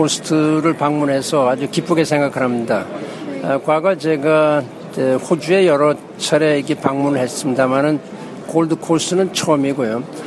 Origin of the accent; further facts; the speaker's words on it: Chungju, North Chungcheong, South Korea; 제 고향 충북 충주에서 세계 그 무예 마스터십 대회가 열리게 돼 있습니다.